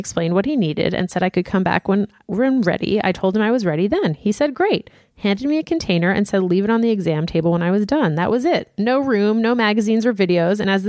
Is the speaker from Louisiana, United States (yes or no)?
yes; Lafayette, Louisiana, United States; Two, I'm from Lafayette, the heart of Cajun country, and big families I've found are still a bit of an anomaly here.